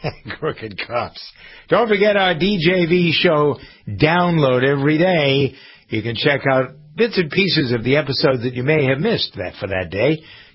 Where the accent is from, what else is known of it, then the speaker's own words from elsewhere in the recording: Boston, Massachusetts, United States; because I'm a Bostonian, and pretty much everybody likes Pappy, the big Pappy, David Ortiz.